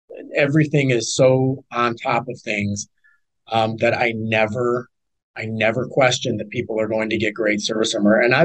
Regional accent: Detroit, Michigan, United States; moved away; I have a realtor friend up north, and I'm originally from Detroit.

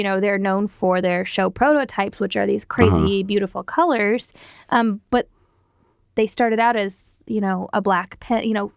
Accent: Nebraska, United States; So I'm so used to driving in the Midwest. I'm from Nebraska. Everything is 8 to 10 hours.

